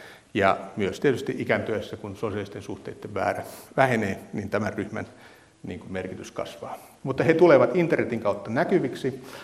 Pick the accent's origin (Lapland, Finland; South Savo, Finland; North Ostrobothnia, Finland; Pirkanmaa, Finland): North Ostrobothnia, Finland; Kalajoki; Juhani Kärjä ja minä ollaan Kalajoelta